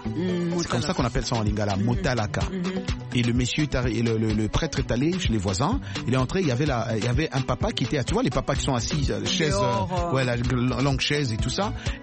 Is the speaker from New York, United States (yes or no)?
yes; New York City, New York, United States; French is a second language; Écoute, moi, je suis américain. On ne sait pas très bien parler le mot en français.